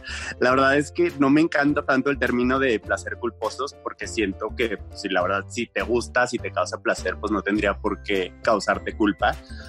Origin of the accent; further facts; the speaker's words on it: Torreón, Coahuila, Mexico; Soy de aquí de Torreón.